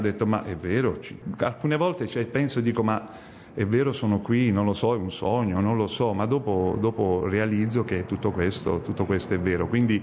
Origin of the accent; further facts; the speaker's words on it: Ostuni, Apulia, Italy; Per quanto riguarda la Puglia, io sono molto attaccato alla mia terra perché, vabbè, chi non lo è, però Ostuni, io sono di Ostuni.